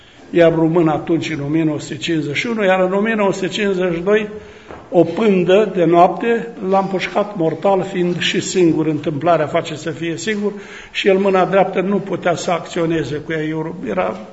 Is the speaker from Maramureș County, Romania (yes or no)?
no; Baia de Aramă, Mehedinți County, Romania; now in Teregova, Romania; original sunt din Mehedinți, Titerleș, Baia de Aramă, dar după eliberarea mea m-am căsătorit în Teregova și asta am făcut-o la 33 de ani.